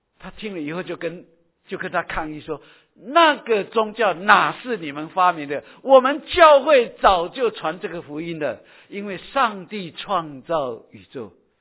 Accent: Daxi, Taoyuan, Taiwan; 个乡下，叫做大溪。我大溪的街上距离我家，我们还要坐公车，我去坐公车还要走路走半个小时。

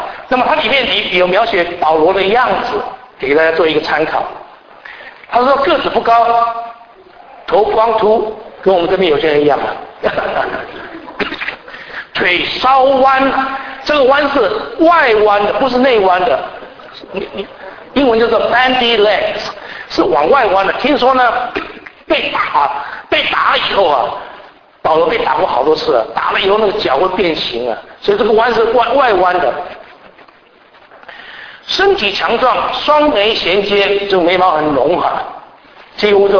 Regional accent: Taiwan; born there; 我生在台湾的，我会讲台湾话，那么我也会讲国语，那么也懂一点四书五经，那个是古代的话。那么来到外面有英文啊，那么年轻时候学一点日文，一点日文这样子。

